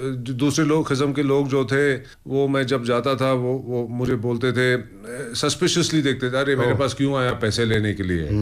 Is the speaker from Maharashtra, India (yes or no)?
yes; Mumbai, Maharashtra, India; also born or lived in Dubai / Kolkata; मैं दुबई में बड़ा हुआ बॉम्बे में बड़ा हुआ कैलकटा में बड़ा हुआ जो बड़ी बड़ी शहरें हैं सिटीज हैं